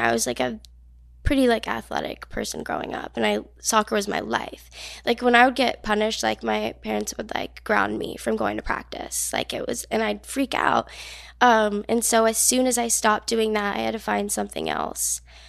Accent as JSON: {"language": "English", "region": "New Jersey", "country": "United States", "said": "So I'm from New Jersey, very small town. I've changed schools quite a bit."}